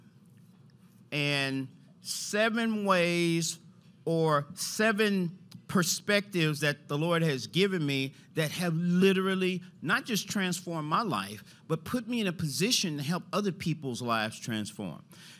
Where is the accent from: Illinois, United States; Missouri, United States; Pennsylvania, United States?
Missouri, United States; St. Louis; So you heard him say I grew up in St. Louis.